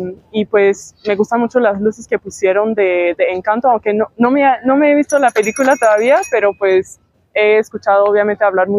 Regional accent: Canada; vengo de Canadá, estoy en Medellín por tercera vez

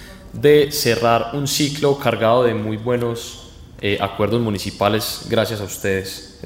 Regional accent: Antioquia, Colombia; una relación que nos caracteriza a nosotros como antioqueños es el trabajo conjunto.

